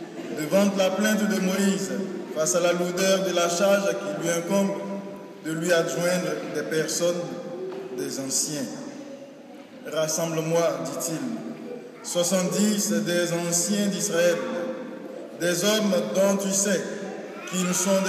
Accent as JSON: {"language": "French", "country": "Côte d’Ivoire", "said": "Je suis heureux d'être de revenir parmi vous après quelques jours passés en Afrique chez moi, en Côte d'Ivoire."}